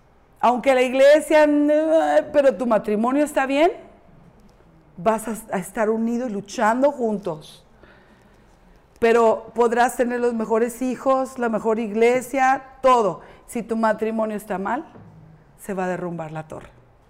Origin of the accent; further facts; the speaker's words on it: Mexico City, Mexico; now in United States; yo no me quería salir de mi país. Yo amo México, hasta la fecha, obviamente, pero ya soy gringa